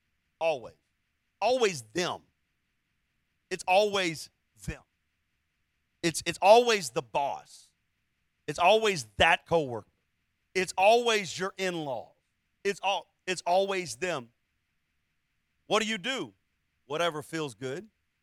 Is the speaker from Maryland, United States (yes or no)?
no; San Antonio, Texas, United States; born there; Well, I was born in San Antonio